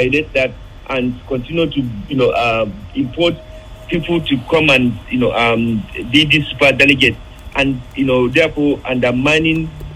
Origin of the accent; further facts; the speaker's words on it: Nigeria; Nobody is 100%, you know, unless we are ready to also take responsibility as a Nigerian.